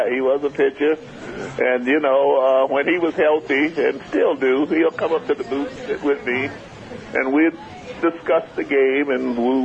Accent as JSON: {"language": "English", "town": "Mobile", "region": "Alabama", "country": "United States", "tie": "born or raised there", "said": "Growing up in Mobile, we all idolized Hank Aaron because he came up to the majors before me."}